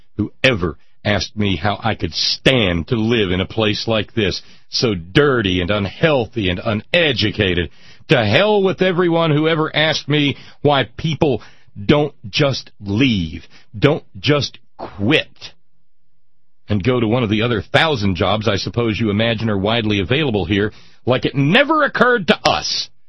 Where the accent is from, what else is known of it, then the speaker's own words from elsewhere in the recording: West Virginia, United States; who, within 10 seconds of finding out I was from West Virginia, congratulated me on being able to read.